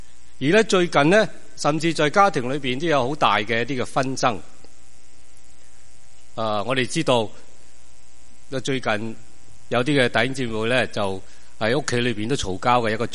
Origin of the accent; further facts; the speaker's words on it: Hong Kong; 我哋都由香港嚟